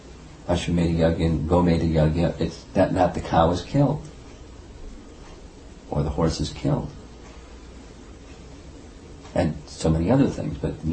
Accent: China; You know, you could say culturally it's because I grew up in China where it was so restrictive.

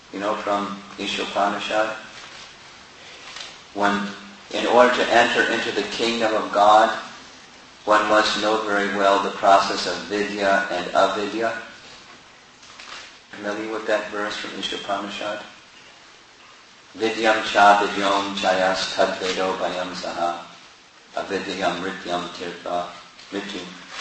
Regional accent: United States; I'm American.

